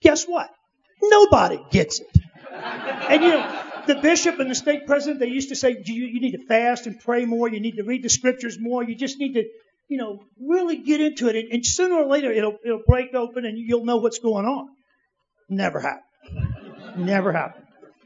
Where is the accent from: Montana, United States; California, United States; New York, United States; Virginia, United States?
Virginia, United States; Danville; I'm from Danville, Virginia.